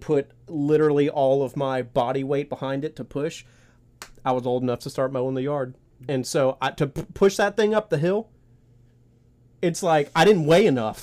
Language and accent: English; Virginia, United States; Because I grew up in Virginia, for our listeners.